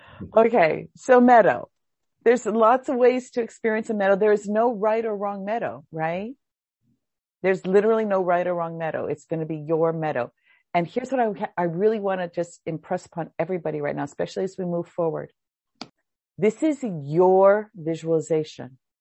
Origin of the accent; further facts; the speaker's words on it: Hawaii, United States; because I grew up in Hawaii and we don't really have meadows.